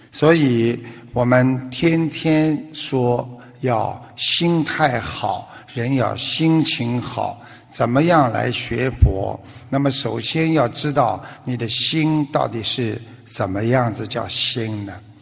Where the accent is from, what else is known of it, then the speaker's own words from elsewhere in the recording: Australia; 旧金山呢，是一个旅游胜地，世界著名的金门大桥和我们澳大利亚的悉尼大桥呢一样